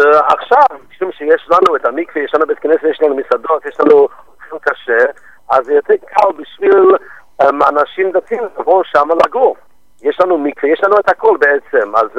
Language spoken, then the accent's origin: Hebrew; England, United Kingdom; now in Beijing, China; במקור אני מאנגליה, אבל עכשיו יש לי בית חב"ד במרכז מדינה סין, בבייג'ין.